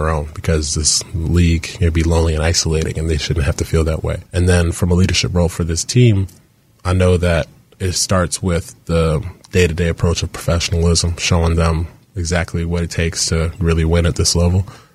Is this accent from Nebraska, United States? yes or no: no; Charlotte, North Carolina, United States; Yeah, it's a different feeling because I'm a guy from Charlotte. So I've seen it from when I was a kid, seeing the organization